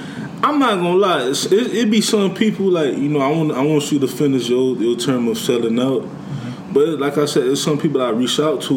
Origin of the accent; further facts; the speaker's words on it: Miami, Florida, United States; Miami, huh? I'm like, yeah, I'm from Miami. Like I'm from Florida.